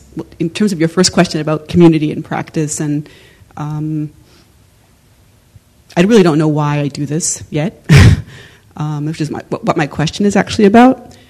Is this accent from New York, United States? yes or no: yes; New York City, New York, United States; I'm from New York City.